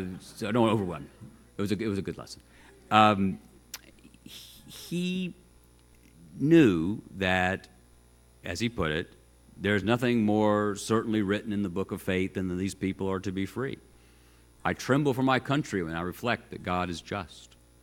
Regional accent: Chattanooga, Tennessee, United States; the American South. My native region, I grew up in Chattanooga.

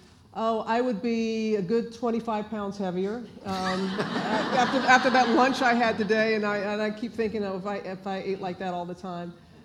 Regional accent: Mississippi, United States; also born or lived in Alabama; now in New York City, United States; I was born in Alabama, reared in Mississippi, you know, went to school in Louisiana, worked here in Tennessee, worked in Atlanta.

